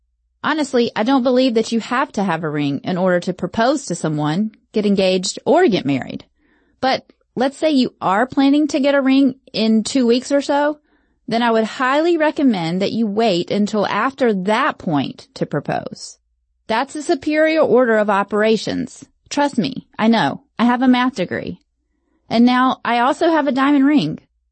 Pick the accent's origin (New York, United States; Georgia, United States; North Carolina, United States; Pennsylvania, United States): North Carolina, United States; Kinston; We drove back to Kinston, my hometown, and the only thing that I missed more than them was Bojangles.